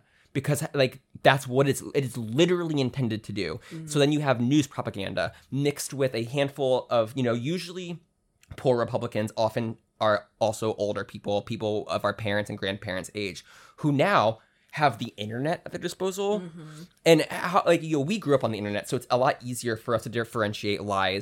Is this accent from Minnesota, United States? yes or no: no; Ohio, United States; I'm from Ohio. Yeah. I obviously, and I live in Florida.